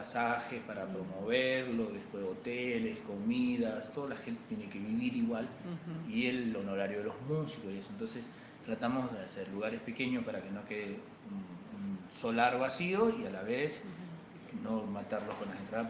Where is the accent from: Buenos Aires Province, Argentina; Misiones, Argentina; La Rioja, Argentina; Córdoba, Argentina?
Misiones, Argentina; Bernardo de Irigoyen; also born or lived in Santa Fe; Me crié en el medio del monte hasta los 9 años, así que amo profundamente esta provincia. Yo soy misionero